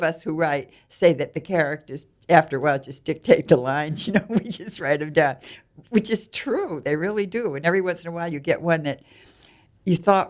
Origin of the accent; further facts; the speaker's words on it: Salem, Massachusetts, United States; my hometown of Salem, Massachusetts, where I was born.